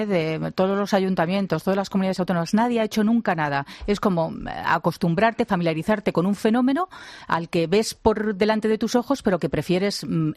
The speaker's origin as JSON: {"language": "Spanish", "country": "Spain", "said": "como española lo digo, como ciudadana"}